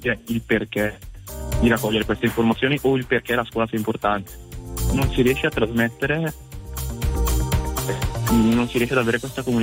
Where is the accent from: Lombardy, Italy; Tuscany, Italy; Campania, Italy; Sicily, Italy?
Lombardy, Italy; Marone; sono di Marone sul Lago d'Iseo e vado a scuola a Brescia